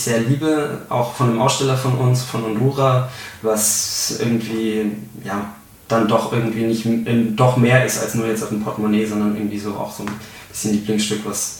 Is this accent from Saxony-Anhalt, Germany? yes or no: no; Bavaria, Germany; born there; Ich komme aus Franken eigentlich gebürtig und da ist es, da Franken eigentlich eine Bier- und Weinregion ist